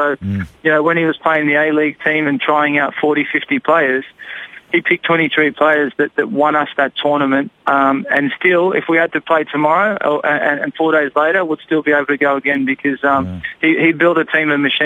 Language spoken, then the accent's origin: English; Australia; But overall, I'm Australian.